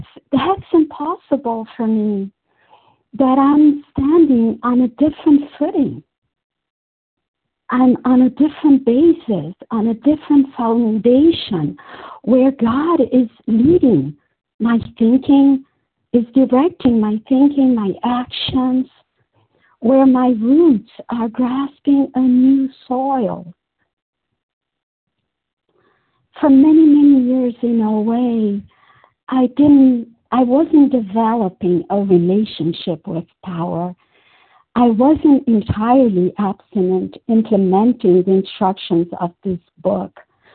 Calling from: Brazil; and I'm calling from Brazil.

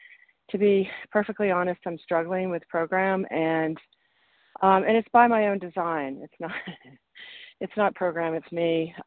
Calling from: New Mexico, United States; I'm calling from New Mexico.

